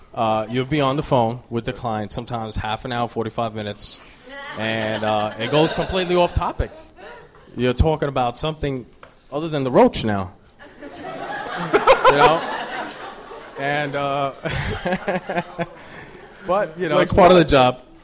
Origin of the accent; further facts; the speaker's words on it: Brooklyn, New York, United States; I'm from Brooklyn, yeah.